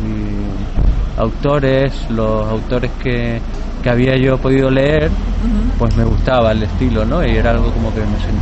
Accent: Canary Islands, Spain; Yo soy de Canarias y entonces allí, pues...

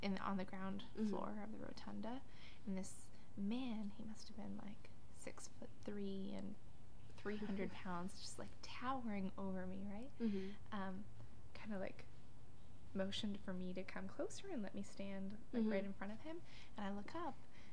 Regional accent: Canada; I'm Canadian, so I thought, it's to give priority to Wisconsinites, and Americans before Canadians.

